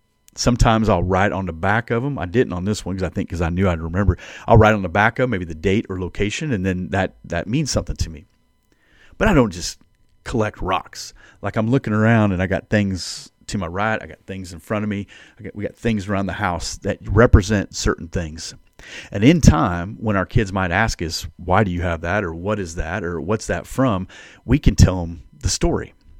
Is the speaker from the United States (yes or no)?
yes; United States; Now, I grew up right on the Mississippi River.